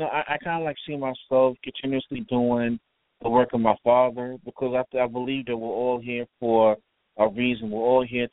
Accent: New York, United States; And Arlene, you know, you're from New York and I'm from New York, and you see stuff that's really, really, you know, going on.

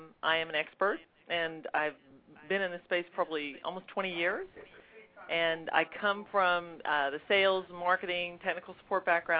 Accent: Oklahoma, United States; Actually, I'm from Oklahoma. I was born and raised on a ranch in Oklahoma.

